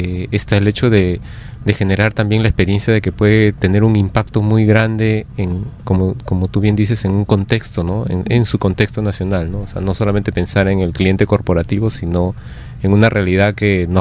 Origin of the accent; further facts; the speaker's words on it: Peru; en la artesanía ya uno lo tiene como peruano totalmente saturado